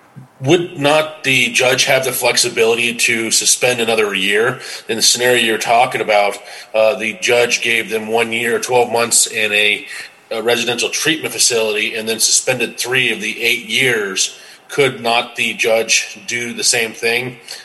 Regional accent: Billings, Montana, United States; I am from Billings, so I'd hope all my judges are doing that good.

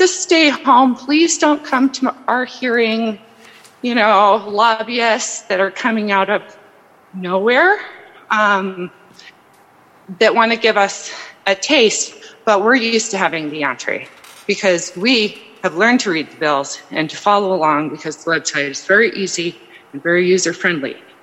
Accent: Montana, United States; And I moved back to my home state after years away and wanted to understand it better and had the opportunity living in Helena

